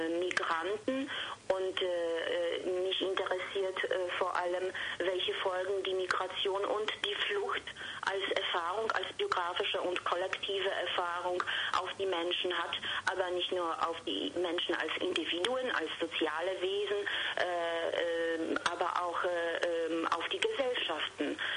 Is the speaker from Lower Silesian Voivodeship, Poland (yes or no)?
no; Warmian-Masurian Voivodeship, Poland; Ich bin in Polen, in Ostpreußen aufgewachsen, geboren und aufgewachsen.